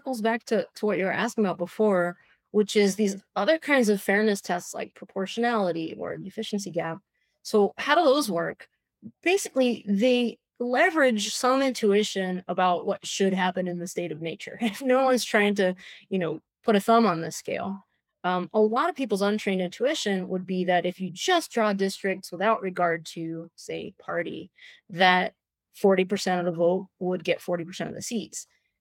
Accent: Massachusetts, United States; You grab a state, like, say, my home state of Massachusetts.

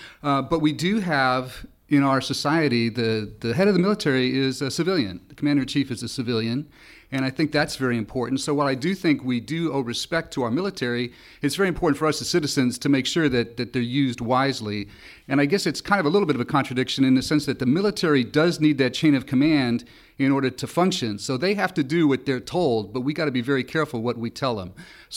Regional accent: San Francisco, California, United States; I'm from San Francisco.

